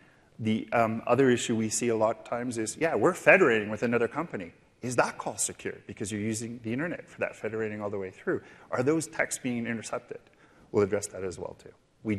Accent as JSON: {"language": "English", "town": "Toronto", "region": "Ontario", "country": "Canada", "said": "We came from Toronto. We have a famous mayor."}